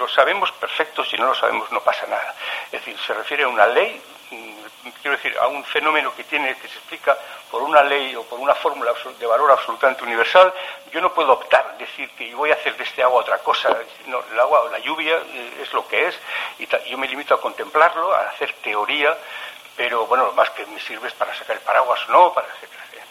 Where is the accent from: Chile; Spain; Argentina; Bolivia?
Spain; Basque Country; cómo somos los vascos, trabajadores